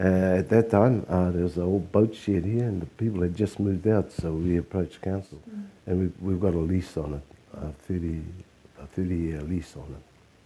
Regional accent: Whangaruru, Northland, New Zealand; I'm from Whangaruru, but born in Whangarei. So yeah, te huri o hekeke, yeah, so raised out in Whangaruru. Yeah, grew up there and then left home when I was 16 to go to Rotorua to learn whakairo.

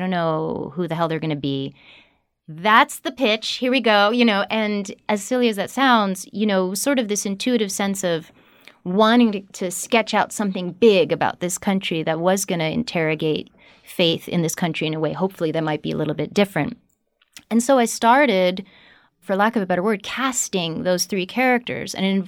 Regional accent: New York City, New York, United States; In New York City, in Manhattan.

